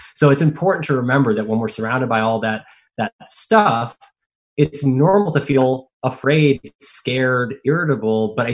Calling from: Monterey, California, United States; I'm calling you from Monterey, California.

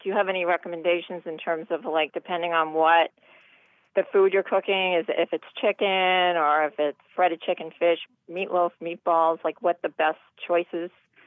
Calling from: Brighton, Massachusetts, United States; I'm from Brighton, Mass.

